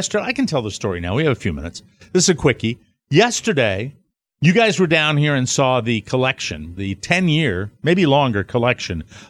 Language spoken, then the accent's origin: English; Ireland; I never had young and golden. I'm Irish. I never had young.